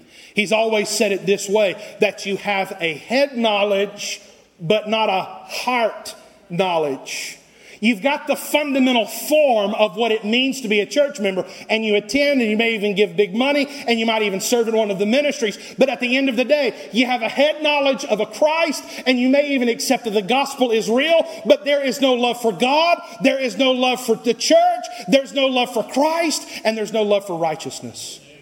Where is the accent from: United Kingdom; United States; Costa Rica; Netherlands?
Costa Rica; Now, I grew up in Costa Rica for 12 years, and those were my formative years, so I lost some of the hillbilly identity